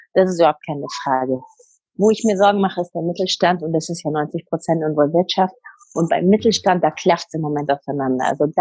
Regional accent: Bavaria, Germany; Ich bin ja selber aus Bayern, das ist ja das Allerschönste sowieso.

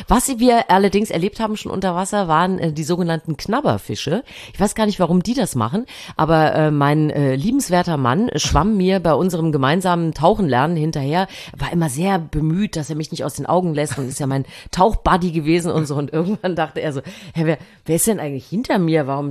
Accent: Thuringia, Germany; heute fahre ich in meine alte Heimat nach Thüringen.

